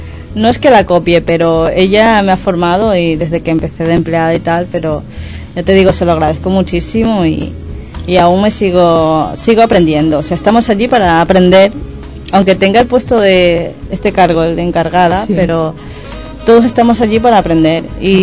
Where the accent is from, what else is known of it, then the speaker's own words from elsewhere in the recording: Ecuador; Yo soy de Ecuador, ecuatoriana.